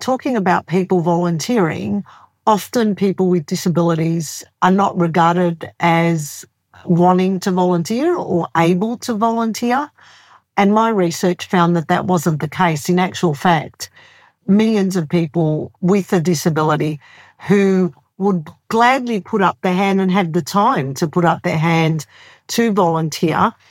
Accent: Australia; growing up in Australia, everyone volunteers.

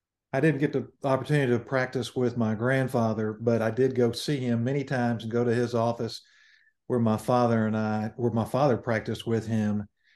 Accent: Dallas, Texas, United States; Well, I'm a longtime Dallasite. I was born and raised in Dallas, and I come from a family of attorneys.

